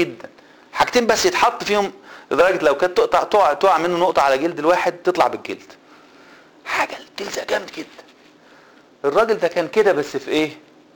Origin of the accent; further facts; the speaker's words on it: Egypt; ساعه ما حصل الزلزال عندنا في مصر